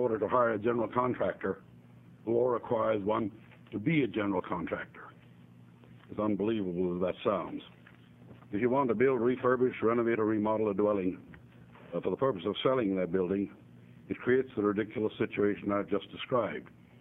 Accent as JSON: {"language": "English", "town": "Philomath", "region": "Oregon", "country": "United States", "said": "from Philomathon, Oregon"}